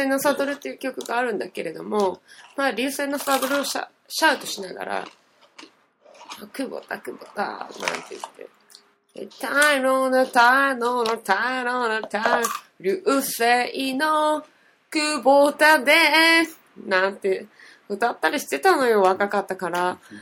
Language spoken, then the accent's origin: Japanese; Niigata, Japan; 別に、新潟出身なんですけども